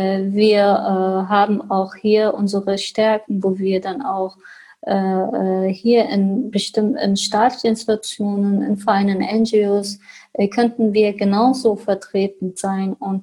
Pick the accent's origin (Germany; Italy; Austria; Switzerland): Germany; Wir sind hier mittlerweile in Deutschland. Ich bin auch hier aufgewachsen